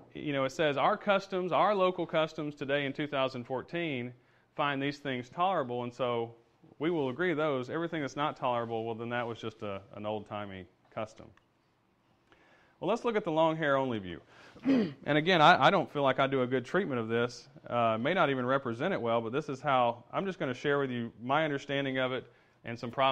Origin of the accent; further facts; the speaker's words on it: Alabama, United States; I grew up in Alabama